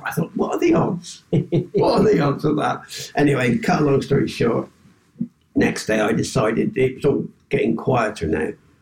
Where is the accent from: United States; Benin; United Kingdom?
United Kingdom; I didn't run because I'm British. We don't run.